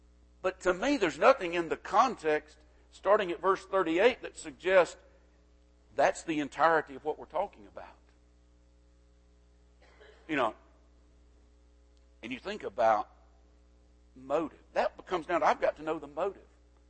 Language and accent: English; United States; I'm an American, but I first should be a Christian.